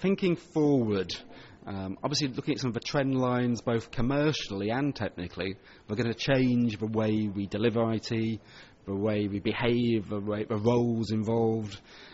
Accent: Manchester, North West England, United Kingdom; moved away as an adult; I'm Chief Technology Officer at Avanade in the UK. I'm from Manchester in the UK originally. I lived in the south for many years now.

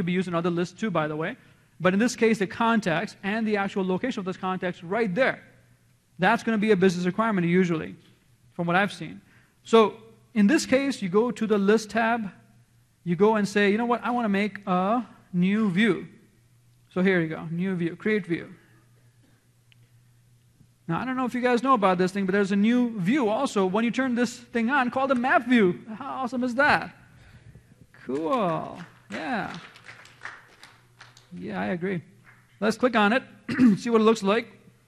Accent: Chicago, Illinois, United States; I don't know if I mentioned this before, but I'm from Chicago.

